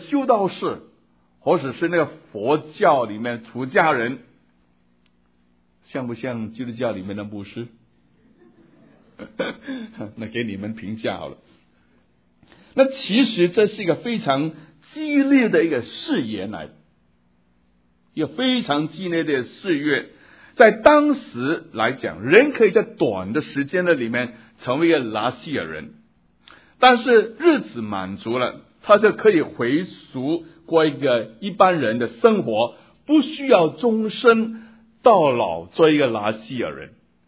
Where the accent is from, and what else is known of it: China; accent: Cantonese; first language Cantonese; Chinese is a second language